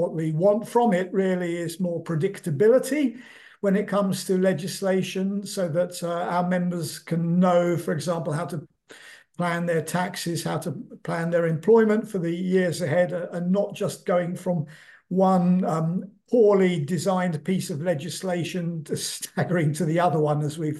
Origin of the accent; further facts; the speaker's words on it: London, United Kingdom; born there; So I was born in London. Both of my parents were Polish emigres who ended up in the UK after the end of the Second World War